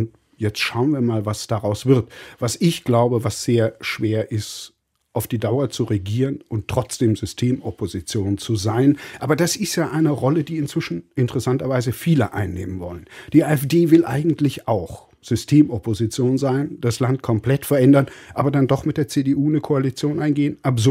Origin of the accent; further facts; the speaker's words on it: East Germany, Germany; Ich bin in der DDR groß geworden. Die entscheidenden Jahre meines Lebens haben nach 1989 stattgefunden.